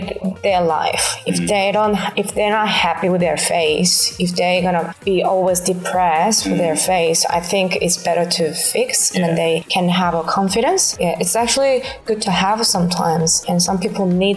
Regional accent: Seoul, South Korea; English is a second language; also born or lived in Incheon, South Korea; So my house is actually close to Seoul a little bit. Yeah. So I grew up in Seoul and Incheon for 26 years.

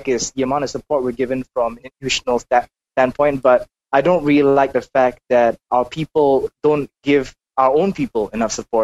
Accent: Singapore; We are raised in this culture where Singaporean musicians, so Singaporean listeners, just kind of expect to watch Singaporean

